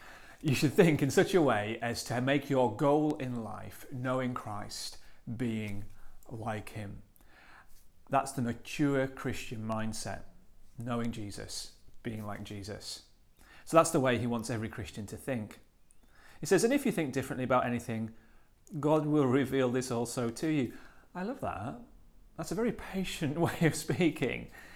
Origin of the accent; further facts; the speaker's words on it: Maryport, North West England, United Kingdom; was younger, I used to run for an athletics club in my hometown up in Maryport, and I loved it.